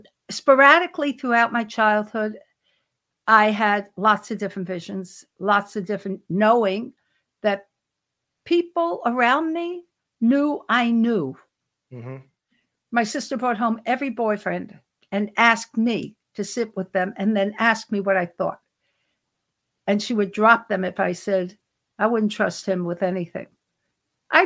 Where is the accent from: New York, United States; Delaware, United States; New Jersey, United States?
New York, United States; Brooklyn; I grew up in Brooklyn.